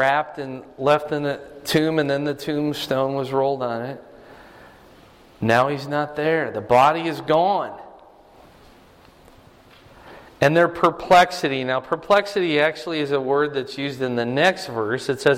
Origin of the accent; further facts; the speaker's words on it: Iowa, United States; We grew up in Iowa. We know what snow looks like.